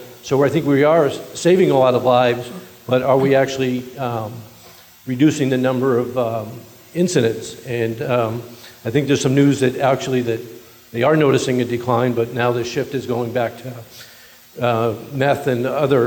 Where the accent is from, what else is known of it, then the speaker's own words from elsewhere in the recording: New London, New Hampshire, United States; from New London, and I'm a longtime responder, first responder in the fire and EMS community over 40 years